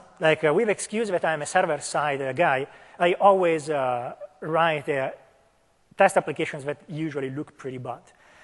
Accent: Italy; English is a second language; moved away; That's actually my my hometown. It's a picture I took a couple of weeks ago. I went back to Italy for a wedding.

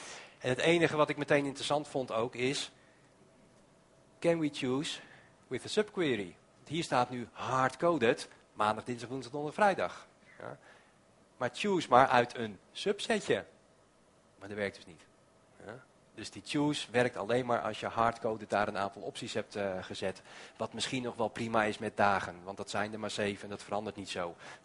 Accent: Netherlands; Ik weet dat er commas in staan, maar ik ben een Nederlander.

